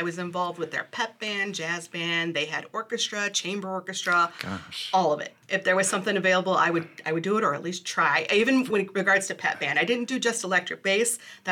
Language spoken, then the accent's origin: English; Moline, Illinois, United States; Born and raised in Moline. Moline for life. Been in the Quad Cities my entire life.